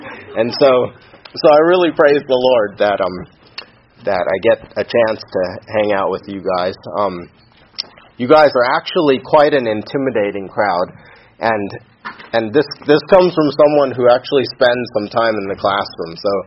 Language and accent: English; Seattle, Washington, United States; now in New York City, United States; I come from New York City. We're living there with our family now. Originally, I'm from Seattle.